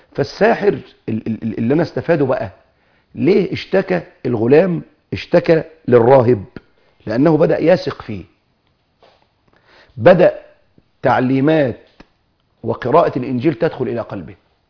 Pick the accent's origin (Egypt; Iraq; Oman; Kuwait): Egypt; فأكيد هينقيه زي ما بيقولوا كده عندنا في مصر على الفرازة.